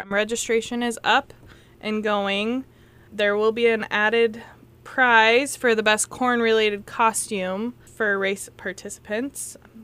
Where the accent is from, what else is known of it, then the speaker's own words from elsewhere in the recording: Iowa, United States; It's probably some of the best sweet corn I've ever had, and I grew up in Iowa, so that's saying something.